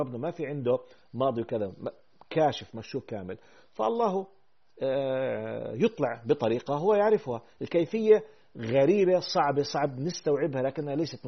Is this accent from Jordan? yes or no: yes; Jordan; now in Toronto, Canada; أنا من الأردن أخت الكريمة، لكن عايش في كندا في تورنتو، أنا من الأردن